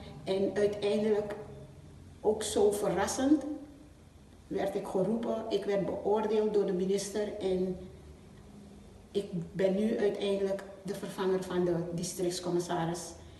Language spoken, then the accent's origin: Dutch; Suriname; Ik kom uit Suriname.